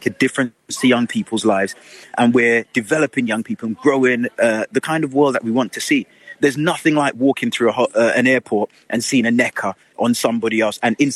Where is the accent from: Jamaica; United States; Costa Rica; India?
Jamaica; also born or lived in London, United Kingdom; now in United Kingdom; I actually grew up in North London. And for me, the challenge there was I was brand new to the country. I came from rural Jamaica.